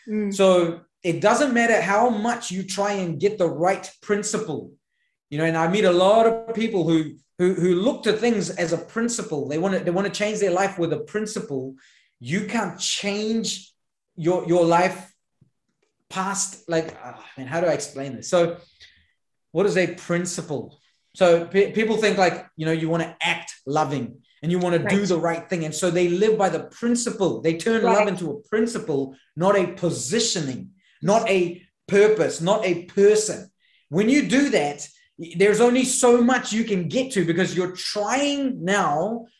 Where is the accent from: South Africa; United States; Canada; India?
India; because I am an Indian man who is 36, who is brown skin and has a beard.